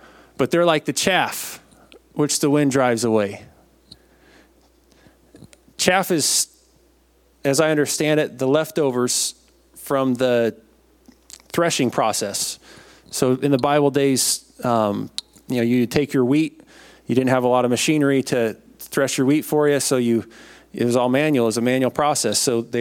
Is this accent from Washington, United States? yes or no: yes; Washington, United States; Growing up in Eastern Washington, there's a lot of small churches, a lot of home missions churches. And I was involved with them for most of my life growing up. My dad pastored a small church in Clealum.